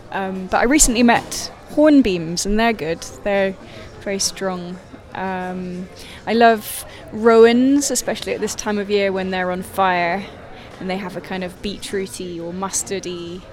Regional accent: Edinburgh, Scotland, United Kingdom; now in London, United Kingdom; I'm from Edinburgh, but I live in London

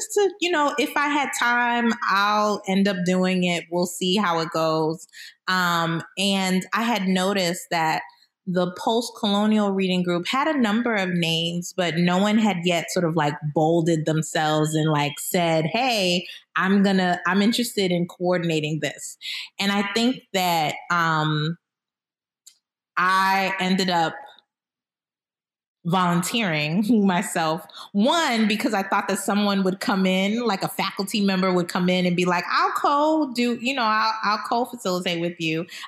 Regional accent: Boston, Massachusetts, United States; I hail from the awesome city of Boston, but I'm West Indian bred and raised.

